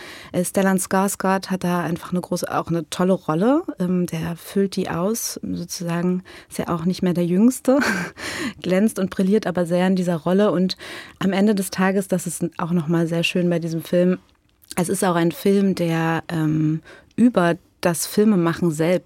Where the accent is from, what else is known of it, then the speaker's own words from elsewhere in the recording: Graal-Müritz, Mecklenburg-Vorpommern, Germany; also born or lived in Rostock; now in Weimar, Germany; Das Klinikum in Rostock, aber aufgewachsen im Ostseeheilbad Graal-Müritz.